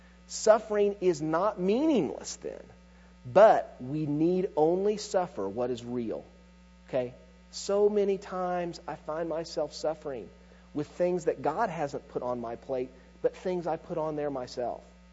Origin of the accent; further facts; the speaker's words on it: Midwest, United States; I hate bugs. I'm from the Midwest. Bugs are scary, okay?